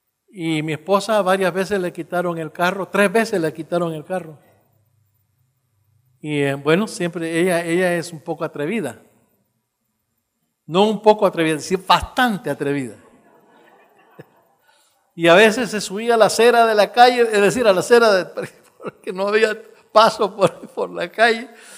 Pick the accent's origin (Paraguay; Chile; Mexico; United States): Chile; Santiago, Santiago Metropolitan Region; nos criamos en Santiago de Chile. Yo tenía quizás 6, 7 años de edad, y él ya 13 años.